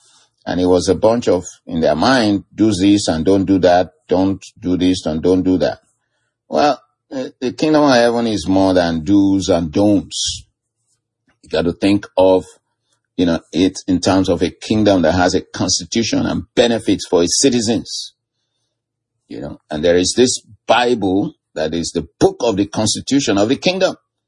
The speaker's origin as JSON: {"language": "English", "country": "Nigeria", "tie": "born or raised there", "said": "when I was a young man growing up in Nigeria"}